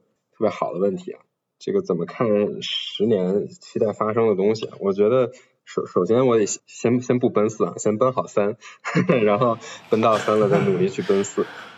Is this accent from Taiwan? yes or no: no; China